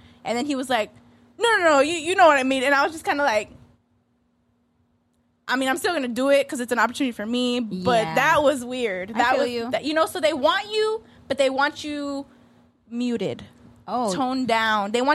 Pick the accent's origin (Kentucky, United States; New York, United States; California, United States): California, United States; Pasadena; So Pasadena Media... I grew up in Pasadena.